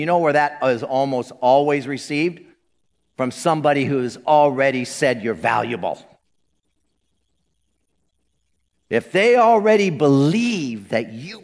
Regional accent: Santa Ana, California, United States; And I grew up in Santa Ana, so I had an understanding of racial stuff.

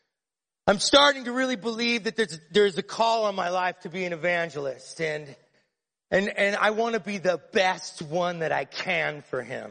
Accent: Phoenix, Arizona, United States; I grew up in Phoenix, Arizona, but I would do geographics between Phoenix and California

